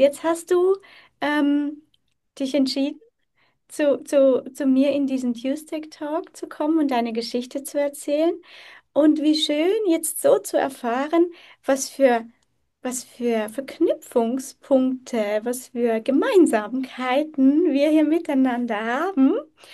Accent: Germany; also born or lived in Romania; now in Switzerland; Ich bin wo ganz anders aufgewachsen, also nicht hier in der Schweiz. Ich bin in Rumänien geboren und sind dann irgendwann, wo ich 8 Jahre alt war, nach Deutschland aufgrund politischer Lage in dem Land, wo nicht sicher war.

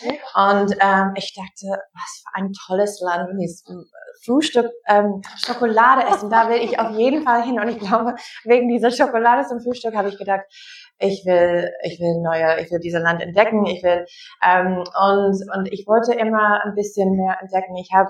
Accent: Wisconsin, United States; German is a second language; now in Germany; Also ich bin Amerikanerin, wie du gesagt hast. Ich bin in Wisconsin aufgewachsen, wie man gesehen hat, ein sehr wichtiger Swing State dieses Jahr.

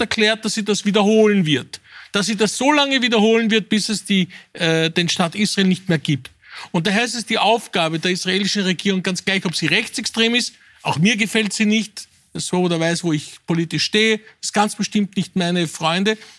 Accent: Austria

